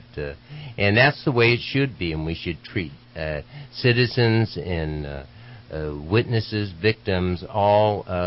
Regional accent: Redding, California, United States; And I was born and raised in Shasta County, and it was 10,000 people lived in Redding when I was growing up

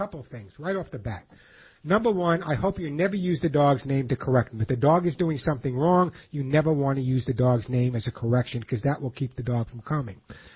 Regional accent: New York, United States; accent: New York; It's my New York accent.

